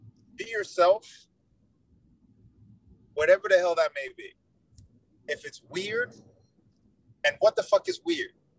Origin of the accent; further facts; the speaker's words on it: New York, United States; Because I'm from New York. We're like bada bing, bada boom, in and out.